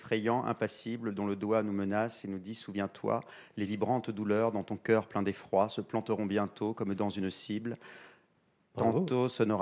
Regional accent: Villebon-sur-Yvette, Île-de-France, France; Moi, j'étais inscrit à la bibliothèque de chez moi, à Villebon-sur-Yvette, dans le 91.

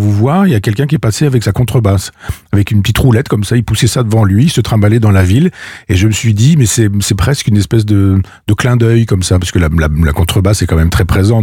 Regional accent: Chambois, Normandy, France; Par exemple, Chambois, mon village natal, quand je suis là, effectivement, je suis vraiment très loin du monde.

